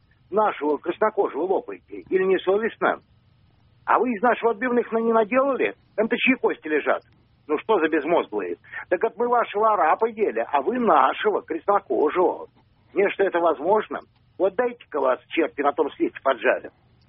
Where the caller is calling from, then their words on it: Moscow, Russia; я из Москвы.